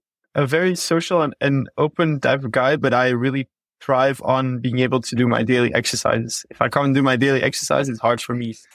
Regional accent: Belgium; now in New York, United States; we're actually from Belgium, which is a small country besides the Netherlands that also speak the same language with a different dialect. But yeah, we're all three here in New York

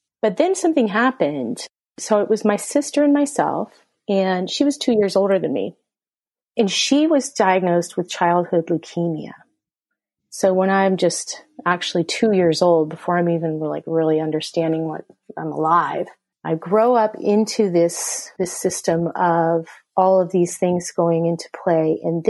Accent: Indiana, United States; I grew up in the Midwest in Indiana

